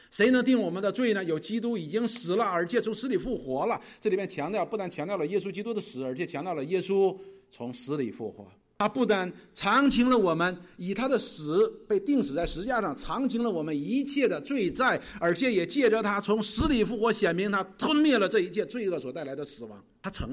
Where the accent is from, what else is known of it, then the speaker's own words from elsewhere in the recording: China; 我们中国人讲一句话叫血肉相连